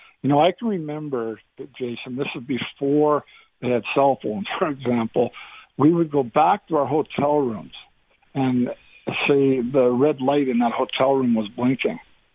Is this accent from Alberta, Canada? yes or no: yes; Calgary, Alberta, Canada; being an Alberta boy, I was born and raised in Calgary. I've always come back here to live throughout my career, although most of it's been spent, you know, down east. I'm coming back home to Alberta.